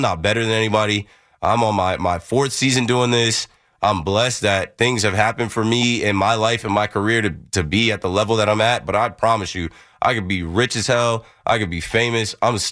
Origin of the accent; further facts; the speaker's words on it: New Jersey, United States; And I'm like, yeah, I'm from Jersey, bro. I don't be out there.